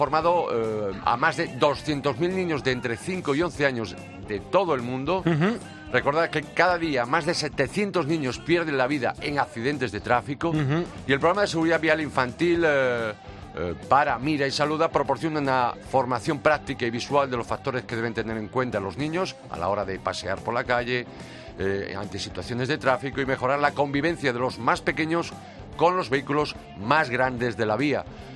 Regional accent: Galicia, Spain; Pues amigo Rodrigo, te voy a responder como gallego.

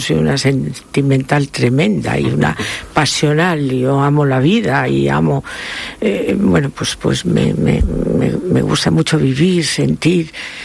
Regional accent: Asturias, Spain; también en el norte, yo soy asturiana, y en Asturias la música era realmente algo notable

